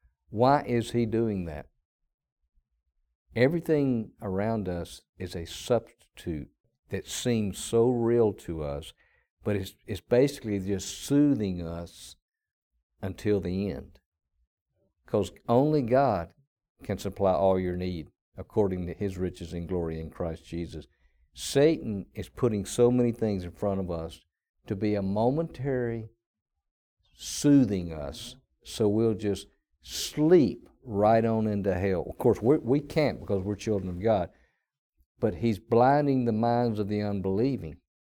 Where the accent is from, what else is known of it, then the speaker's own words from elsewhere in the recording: the South, United States; accent: southern; People say, where are you from? Because they hear my southern voice.